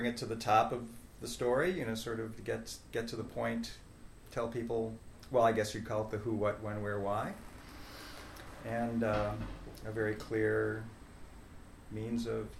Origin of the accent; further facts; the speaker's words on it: Rochester, New York, United States; Well, growing up in Rochester, you know, you're given a camera at a very young age.